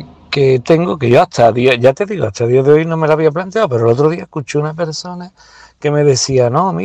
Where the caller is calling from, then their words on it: Cádiz, Andalusia, Spain